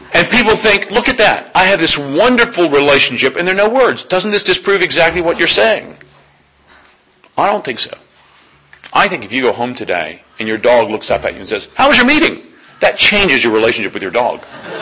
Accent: United States; I'm from America

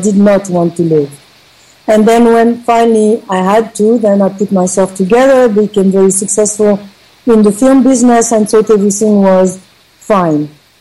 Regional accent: Paris, Île-de-France, France; Yes, I'm from Paris.

